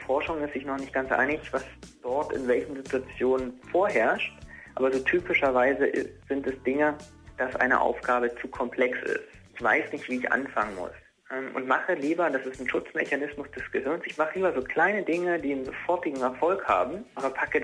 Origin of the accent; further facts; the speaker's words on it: Lusatia, Germany; Also ich komme aus der Lausitz, ist ja Turnregion, war also Kunstturner